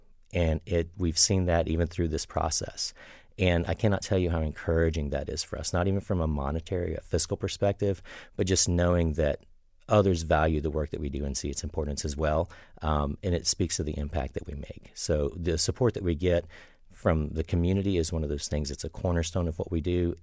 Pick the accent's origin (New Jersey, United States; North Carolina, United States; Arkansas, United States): North Carolina, United States; you've heard me tell the story about growing up in North Carolina. The resources I had were limited